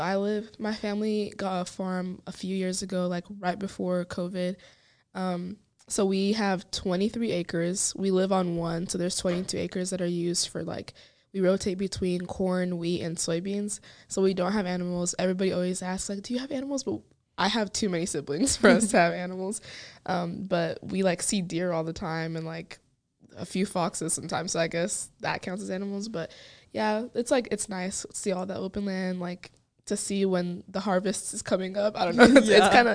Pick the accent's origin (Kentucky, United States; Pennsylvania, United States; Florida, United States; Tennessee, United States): Kentucky, United States; Bowling Green; also born or lived in Rwanda; I have an interesting relationship with Bowling Green. Like I love my house, my family, and Bowling Green's pretty diverse. I'm from Rwanda.